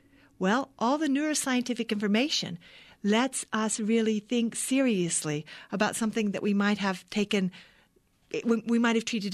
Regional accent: United States; I am absolutely American. In fact, my family lives here in Albuquerque, in the Albuquerque area.

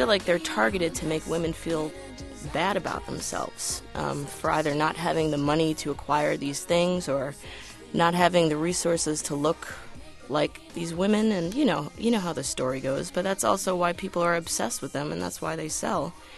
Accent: New York, United States; growing up in Long Island at that time, you made an effort to mold yourself as a white person.

